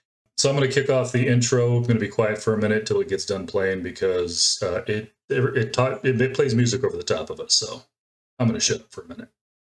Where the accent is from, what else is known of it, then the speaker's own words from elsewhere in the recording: Phoenix, Arizona, United States; I didn't have that problem growing up in Phoenix. I had a Summer was like 9 months long.